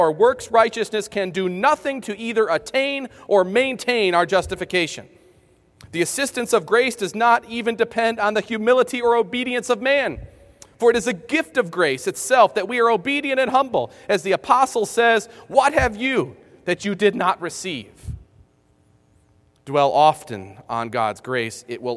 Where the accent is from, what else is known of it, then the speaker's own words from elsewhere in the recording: Grand Island, New York, United States; I grew up near Niagara Falls, and we'd swim, and I lived on an island called Grand Island.